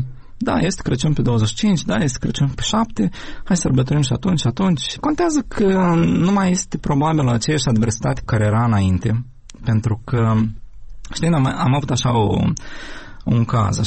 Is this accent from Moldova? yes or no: no; Ukraine; Romanian is a second language; now in Romania